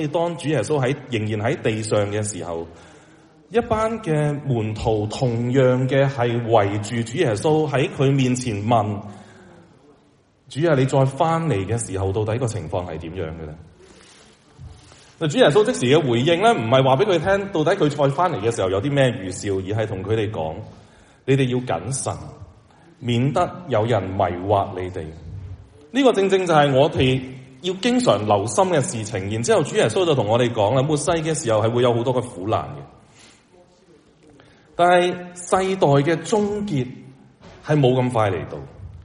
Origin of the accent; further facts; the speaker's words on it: China; 在新年我们中国人的新年刚刚开始新一年的时候